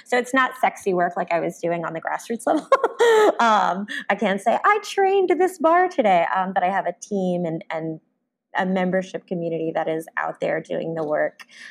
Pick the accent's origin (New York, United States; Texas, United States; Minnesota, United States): New York, United States; New York City; And what I'm excited about is also being able to do it in my hometown. I grew up in New York City.